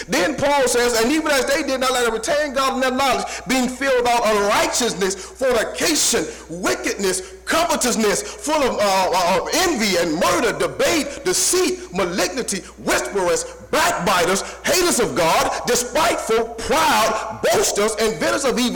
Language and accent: English; Montgomery, Alabama, United States; I'm from Montgomery, Alabama. And my grandfather, he used to raise horses and cows, all kind of livestock.